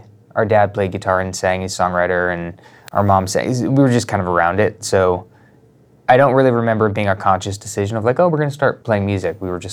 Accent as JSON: {"language": "English", "town": "Long Island", "region": "New York", "country": "United States", "tie": "born or raised there", "lives_now": "Los Angeles, United States", "said": "Chris and I are brothers, and we grew up in Long Island"}